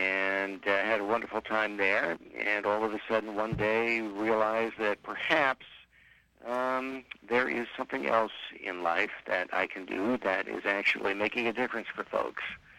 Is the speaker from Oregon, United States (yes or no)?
no; Santa Maria, California, United States; I came to work in Bakersfield, actually. I was born and raised in Santa Maria.